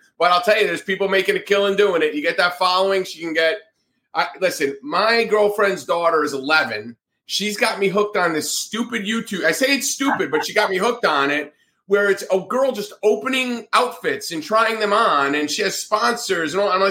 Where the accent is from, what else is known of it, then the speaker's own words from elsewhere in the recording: New Jersey, United States; One of my best friends growing up in Jersey, his son is in his second semester at FAU right now.